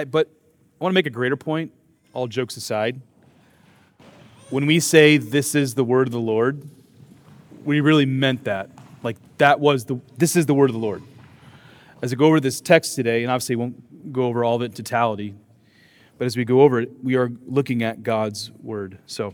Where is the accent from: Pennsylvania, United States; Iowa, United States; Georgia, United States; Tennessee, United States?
Iowa, United States; Dubuque; As most of you know, I grew up in Dubuque, Iowa.